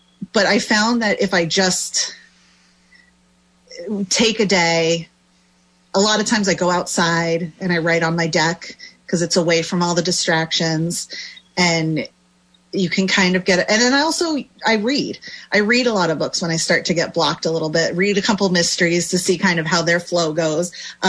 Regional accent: Mechanicsburg, Pennsylvania, United States; I'm going down south Pennsylvania to the Harrisburg Senators game, which is where I grew up down in Mechanicsburg.

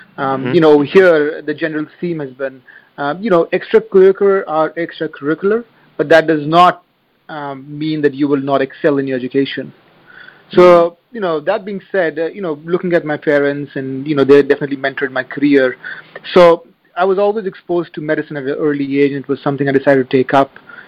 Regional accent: New Delhi, Delhi, India; I was born and raised in New Delhi, which is the capital of India. I went to school, that's my high school and everything else in New Delhi, and I stayed with my parents during that time.

